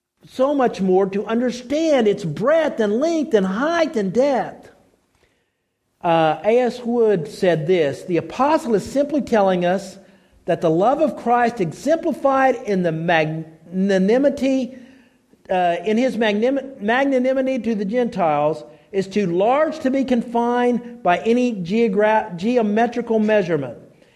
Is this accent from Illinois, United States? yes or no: no; Oklahoma, United States; he always made fun of me because I'm from Oklahoma, and I don't like thunderstorms.